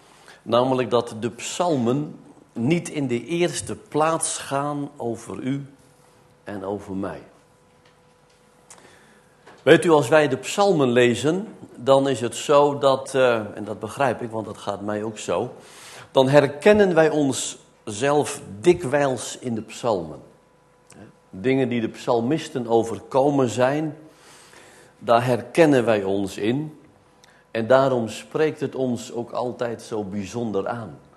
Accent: Vierhouten, Gelderland, Netherlands; U weet misschien dat ik uit Vierhouten kom. Een prachtige bosrijke omgeving en heel veel heidevelden.

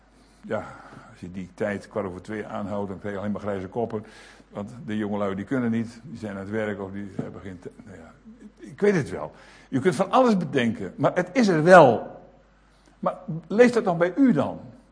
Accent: Groningen, Netherlands; Bijvoorbeeld, ik groeide op in Groningen.

